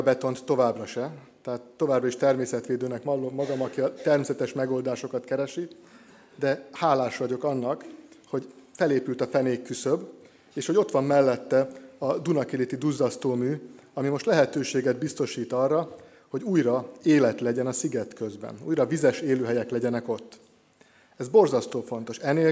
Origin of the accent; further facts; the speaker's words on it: Győr-Moson-Sopron, Hungary; Rólam annyit kell tudni, hogy szigetközi őslakos vagyok, Tőzsgyökeres szigetközi, akinek az első természeti élményeket a Duna adta, a Duna fövenye, a Duna homokja, a Duna vize